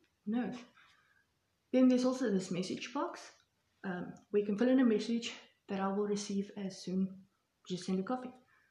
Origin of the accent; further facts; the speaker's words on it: South Africa; I mean, I am from South Africa.